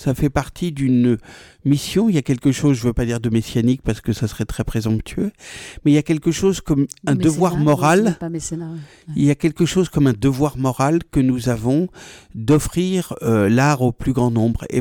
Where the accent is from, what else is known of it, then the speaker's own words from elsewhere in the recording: Paris, Île-de-France, France; now in Marseille, France; Je venais de Paris où le rapport à la citoyenneté n'existe pas parce que c'est la capitale.